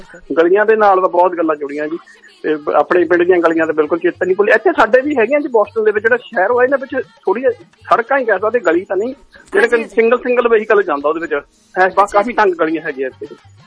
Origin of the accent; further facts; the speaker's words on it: Simbli, Punjab, India; ਮੇਰਾ ਪਿੰਡ ਨਵੇਂ ਸ਼ਹਿਰ ਦੇ ਕੋਲ ਹੁਸ਼ਿਆਰਪੁਰ ਦਾ ਪੈਂਦਾ ਸਿੰਬਲੀ ਪਿੰਡ Simbli Simbli S I am B L district Hoshiarpur ਪੈਂਦਾ